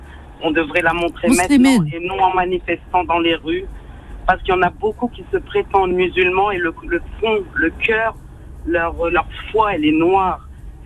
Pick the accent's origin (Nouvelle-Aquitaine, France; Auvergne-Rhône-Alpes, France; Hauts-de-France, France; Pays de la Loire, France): Hauts-de-France, France; Creil; Je suis de Creil du 60.